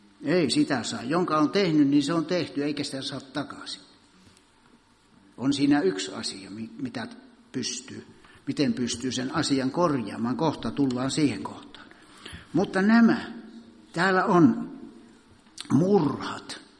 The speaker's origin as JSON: {"language": "Finnish", "region": "North Karelia", "country": "Finland", "tie": "born or raised there", "said": "kun minä synnyin siellä Pohjois-Karjalassa meidän mökissä, niin ei ollut sähköjä, ei ollut televisiota tietenkään, eikä radioita, eikä mitään. Ei mitään. Sitten kun minä täytin 11, niin meille tuli sähköt."}